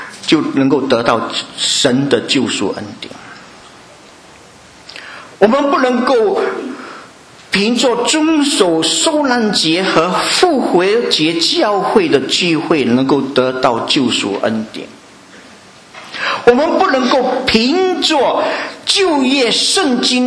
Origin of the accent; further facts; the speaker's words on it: China; 好像我是从佛教家庭长大，我的祖母是拜偶像的，我的爸爸也是拜偶像。